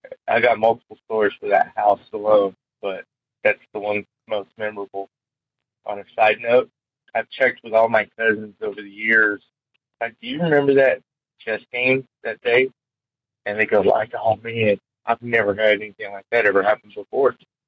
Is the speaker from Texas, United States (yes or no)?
yes; Dallas, Texas, United States; I'm from Dallas, Texas. I don't mind saying it.